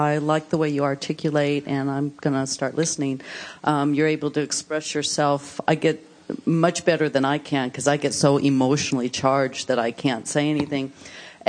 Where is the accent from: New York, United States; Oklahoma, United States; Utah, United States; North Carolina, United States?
Utah, United States; Salt Lake City; but I am from Salt Lake City, and a lot of my friends and family and coworkers are LDS